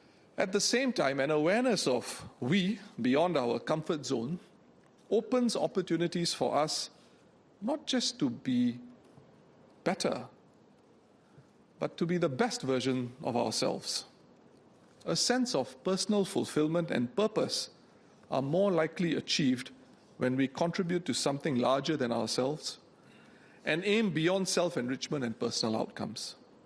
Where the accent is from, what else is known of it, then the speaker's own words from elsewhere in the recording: Singapore; For some like myself and those of my generation, being Singaporean and a part of the country and something larger edges in importance compared to one's cultural rootedness